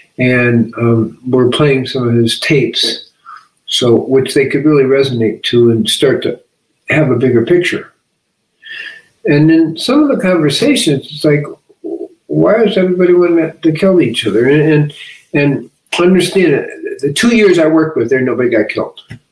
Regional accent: Chicago, Illinois, United States; Now, I'm from Chicago. I work for street gangs in the South Side

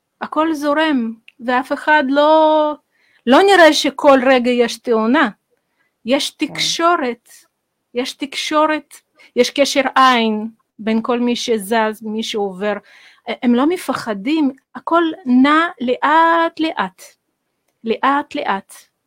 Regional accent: Riga, Latvia; now in Israel; אני גדלתי בריגה, ואצלנו פסי חשמליות ככה היו

